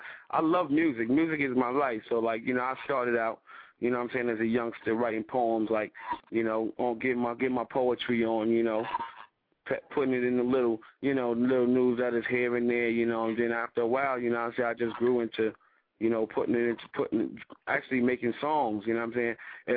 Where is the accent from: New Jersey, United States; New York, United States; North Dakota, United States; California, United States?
New York, United States; Brooklyn; I just got to say Brooklyn because, like, you know what I mean, I was born in Brookdale Hospital, but, you know, my mom's was living in Crown Heights. From Crown Heights, I moved to East New York, you know what I mean?